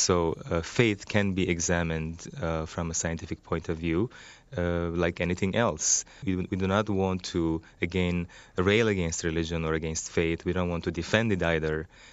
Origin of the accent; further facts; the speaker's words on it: Lebanon; When I was growing up in Lebanon, this was quite obvious